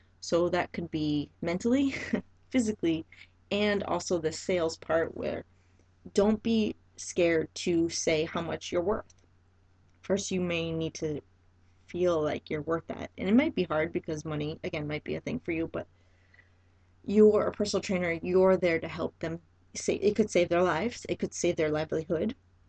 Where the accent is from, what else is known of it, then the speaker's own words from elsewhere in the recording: Maine, United States; So when I was a baby trainer, I came from Maine, which again, no one had a trainer, like I said before. Money was always a thing for us growing up.